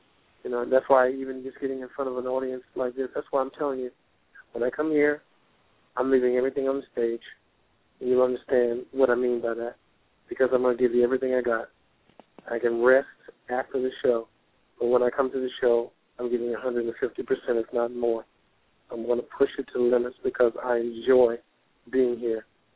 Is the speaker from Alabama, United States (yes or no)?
yes; Alabama, United States; being that I'm a product of the South myself, growing up in Alabama